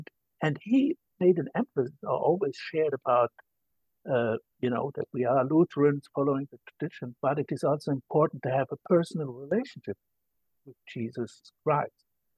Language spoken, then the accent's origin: English; Germany; accent: German; English is a second language; Well, as you can hear, I'm from Germany. And so I have a German accent, worked on that for about 60 years. I grew up in a Lutheran home, and the traditional Lutheran Christian home.